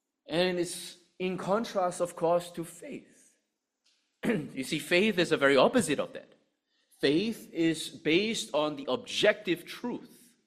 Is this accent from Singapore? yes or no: yes; Singapore; Okay, I mean, just make conversation, I explained, I'm from Singapore.